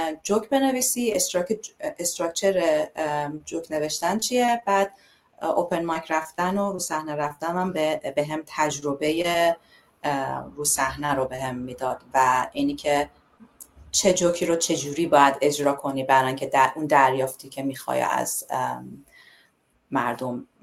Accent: Tehran, Tehran Province, Iran; به خاطر این بوده که چه میدونم تو تهران بزرگ شدم

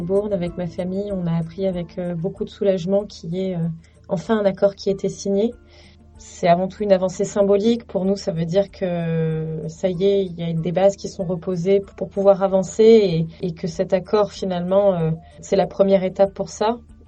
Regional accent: New Caledonia; en tant que Calédonien, même si on n'habite pas sur le caillou

